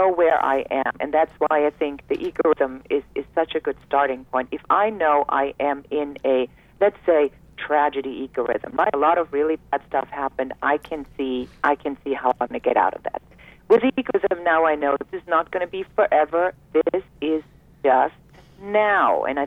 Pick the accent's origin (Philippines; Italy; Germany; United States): Germany; moved away; You know, I'm an immigrant from Germany